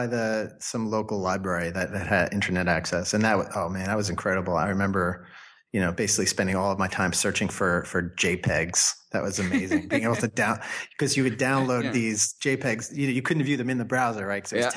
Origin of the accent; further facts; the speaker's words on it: New Jersey, United States; I grew up in New Jersey. I was living in New Jersey with my parents basically.